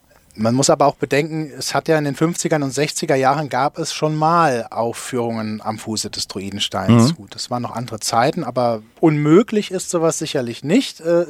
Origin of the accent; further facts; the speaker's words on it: Elkenroth, Rhineland-Palatinate, Germany; born there; War uns auch persönlich nicht unbekannt, weil ich komme gebürtig aus Elkenroth.